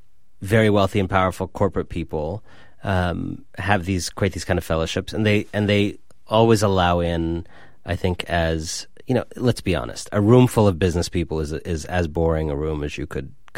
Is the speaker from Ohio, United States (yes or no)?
yes; Cleveland, Ohio, United States; also born or lived in France; I grew up in Cleveland, Ohio. My father called us the original Cleveland Indians. My parents are immigrants from India.